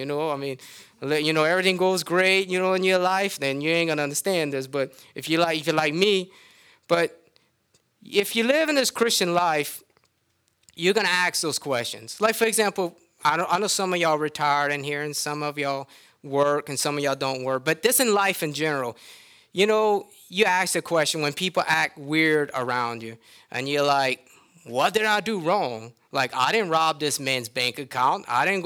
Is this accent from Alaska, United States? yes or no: no; Louisiana, United States; I'm a Cajun, so forget about it.